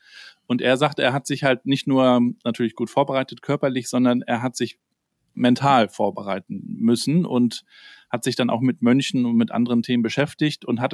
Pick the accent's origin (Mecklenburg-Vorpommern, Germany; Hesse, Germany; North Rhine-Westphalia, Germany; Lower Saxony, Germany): Mecklenburg-Vorpommern, Germany; Rostock; Wir haben hier bei uns in Rostock in der DDR-Zeit, da war ja der Strand quasi die Grenze.